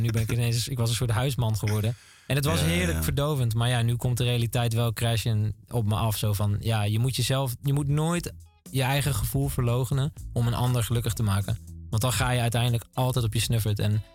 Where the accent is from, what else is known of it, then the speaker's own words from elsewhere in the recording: Groningen, Netherlands; Ik kom uit Groningen, dus ik zie dat niet vaak hier in Groningen.